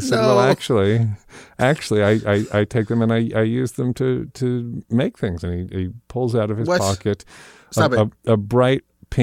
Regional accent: London, United Kingdom; I grew up I was born in London, England

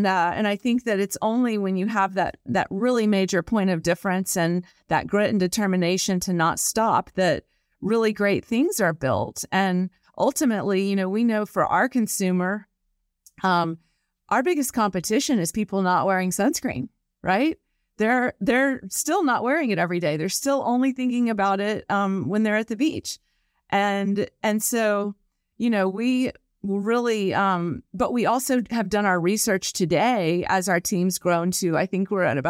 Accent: the South, United States; I'm from the South

